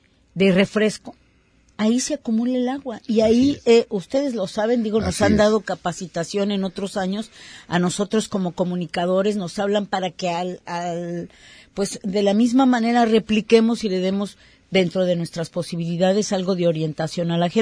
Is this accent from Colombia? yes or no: no; Mexico; nosotros como mexicanos